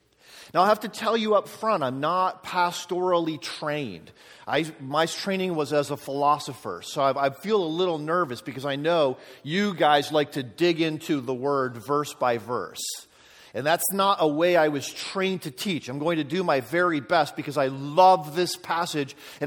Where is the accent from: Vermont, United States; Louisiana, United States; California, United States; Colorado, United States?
Colorado, United States; I'm from Colorado. In fact, I live in a little town called Manitou Springs, which is right at the foot of Pikes Peak.